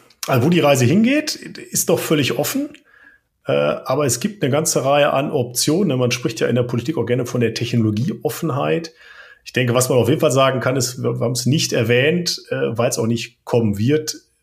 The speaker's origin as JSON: {"language": "German", "region": "North Rhine-Westphalia", "country": "Germany", "tie": "born or raised there", "said": "Also in meiner Heimatstadt im Ruhrgebiet, da gibt es Nahwärme."}